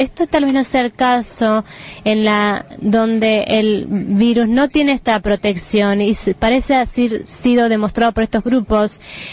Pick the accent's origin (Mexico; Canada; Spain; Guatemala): Canada; Soy de Canadá.